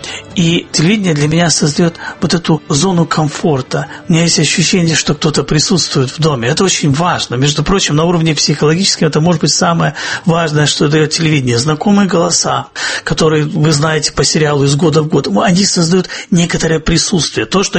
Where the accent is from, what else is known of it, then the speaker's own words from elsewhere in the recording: Kyiv, Ukraine; транслироваться из моего родного города, города Киева.